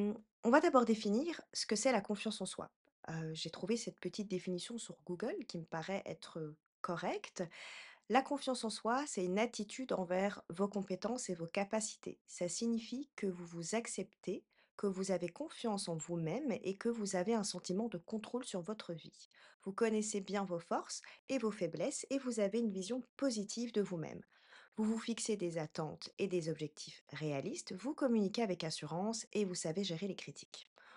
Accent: Belgium; accent: Belgian; moved away as an adult; now in Paris, France; J'ai 35 ans, je suis belge et je vis à Paris depuis 6 ans. Et oui, déjà. Donc il se pourrait que de temps en temps, vous entendiez encore mon accent belge qui ressurgit.

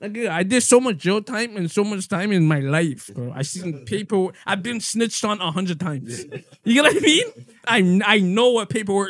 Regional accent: Toronto, Ontario, Canada; we're from Toronto

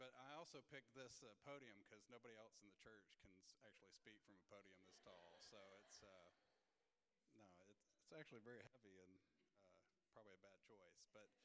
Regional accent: the South, United States; being from the South, from the U.S., though, is that I talk real slow, so if you don't understand my accent

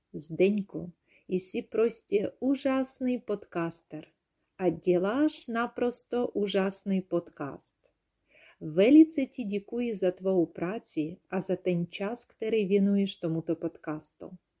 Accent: Ukraine; Czech is a second language; now in Czech Republic; jsem Ukrajinka, ale poslední 3 roky bydlím v Česku. Můj manžel je Čech, proto mám velkou motivaci učit se česky. I když u mých 44 letech to opravdu není úplně jednoduché.

